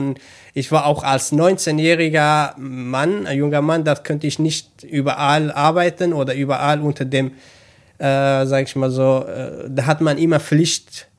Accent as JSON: {"language": "German", "region": "northern Syria", "country": "Syria", "second_language": "German", "lives_now": "Germany", "said": "habe ich Türkisch gelernt. Und ich habe Türkisch schnell gelernt, weil ich bin Kurde von Nord of Syrien, also mich keine Araber, sondern Kurde. Und dann, wenn man Kurdisch kennt und Arabisch kennt, dann Türkisch schnell zu lernen eigentlich."}